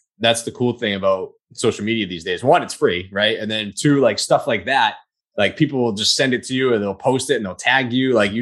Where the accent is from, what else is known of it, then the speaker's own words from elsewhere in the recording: Massachusetts, United States; I grew up in the South Shore. Those are like the two beaches that I grew up going to.